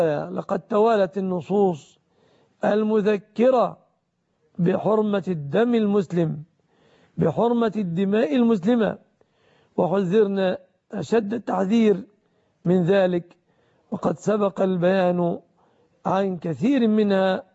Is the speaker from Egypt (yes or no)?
yes; Egypt